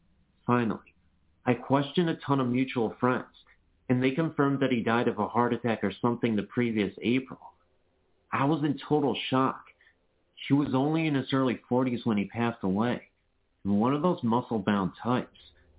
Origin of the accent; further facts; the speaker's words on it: Michigan, United States; I've moved back to my hometown in Michigan after being away for many years.